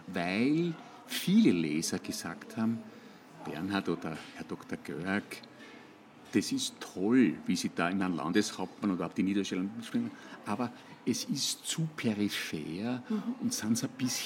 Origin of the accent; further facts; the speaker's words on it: Krems, Lower Austria, Austria; also born or lived in Horn; In meiner Heimatstadt Krems hat sich